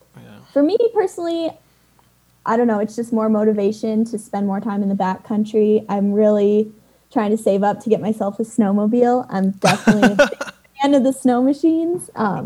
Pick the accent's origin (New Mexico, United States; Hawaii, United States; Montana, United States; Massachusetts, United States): Montana, United States; now in Utah, United States; especially growing up in Montana. I was so spoiled because there's just so many less people up there